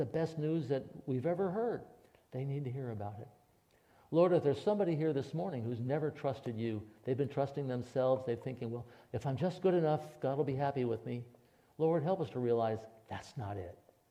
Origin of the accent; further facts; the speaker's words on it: Vermont, United States; I said, no, I came here from Vermont.